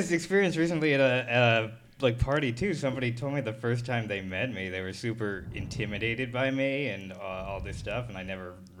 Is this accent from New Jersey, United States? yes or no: yes; New Jersey, United States; also born or lived in California; I was born in California, but I moved to New Jersey before I have any memory.